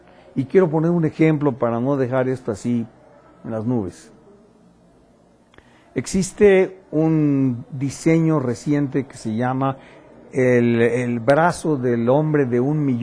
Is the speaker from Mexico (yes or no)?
yes; Mexico; Bueno, yo empiezo a ser buen mexicano